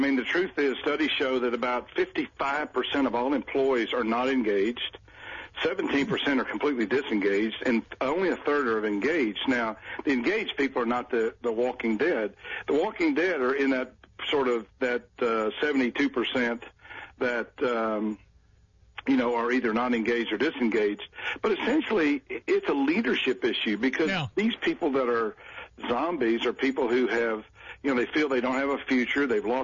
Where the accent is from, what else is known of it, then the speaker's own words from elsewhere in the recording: Memphis, Tennessee, United States; now in Virginia, United States; No, actually in Virginia, but I sound like I'm from Texas or from Memphis, which is where I'm really from.